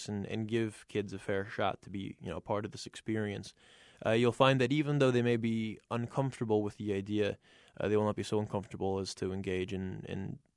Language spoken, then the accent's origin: English; Iowa City, Iowa, United States; growing up in Iowa, even in Iowa City, this is a viewpoint that is very prominent in the state.